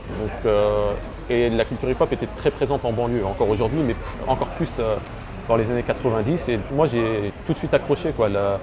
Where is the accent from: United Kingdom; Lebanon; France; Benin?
Lebanon; Je suis libanais, mais je suis aussi français, je suis aussi banlieusard, je suis artiste.